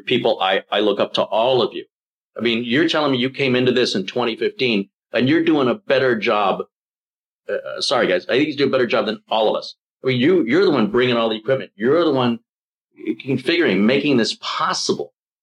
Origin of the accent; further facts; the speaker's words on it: Michigan, United States; This is my home. Michigan is my home state. Yeah. This is where I am from. These are my people, everybody here.